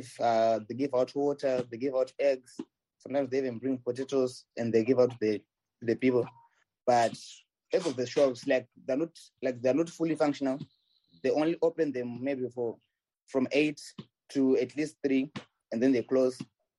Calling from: Sumy, Sumy Oblast, Ukraine; And I'm speaking from Sumy. I'm a student at Sumy State University in Ukraine.

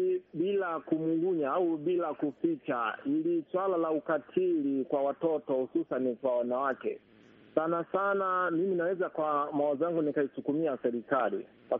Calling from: Kashishi, Shinyanga, Tanzania; natoka hapa Kashishi, wilaya Kahama, mkoani Shinyanga, nchini Tanzania.

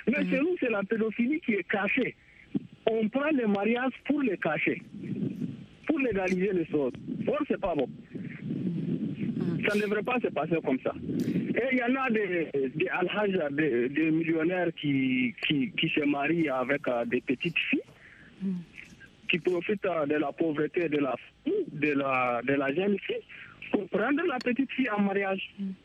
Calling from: Niger; Je suis au Niger, dans le département.

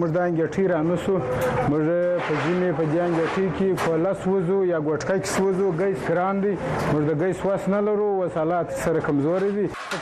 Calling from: Chaman, Balochistan, Pakistan; زه د چمن وسیدونکو يم.

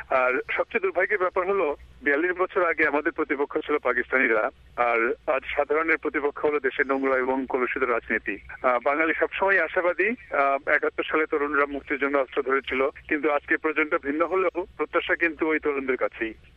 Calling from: Germantown, Maryland, United States; German town Maryland থেকে … পরাধীন দেশে দ্বিতীয় শ্রেণীর নাগরিক হিসেবে আমরা যারা বড় হয়েছি

